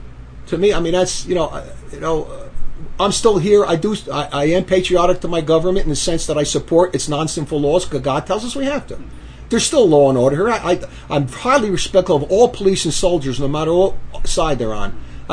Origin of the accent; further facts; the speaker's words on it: Newark, New Jersey, United States; I grew up in Newark with a lot of mafia guys.